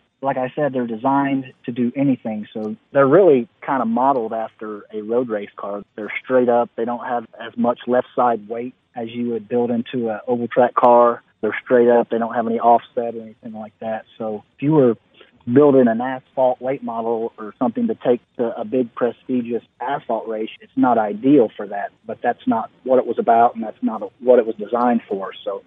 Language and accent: English; Indiana, United States; growing up in Indiana, right